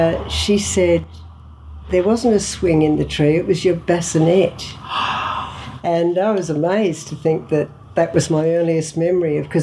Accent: Melbourne, Victoria, Australia; born there; But I've always been very proud to feel that I was born in Richmond, because that's real Melbourne.

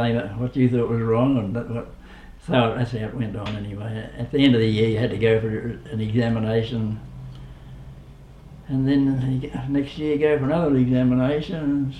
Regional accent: Hamilton, Victoria, Australia; and I had looked through it, and I thought, well, I came from Hamilton.

